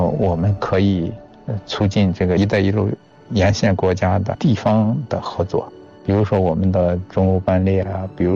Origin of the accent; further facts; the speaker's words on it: China; 我们也要展现我们中国人的好客性，我们中国人的热情